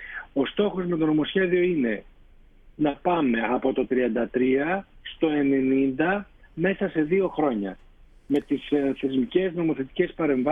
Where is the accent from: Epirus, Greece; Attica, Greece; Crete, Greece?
Epirus, Greece; Arta; είναι η καταγωγή μου από την Άρτα, έχω μεγαλώσει εκεί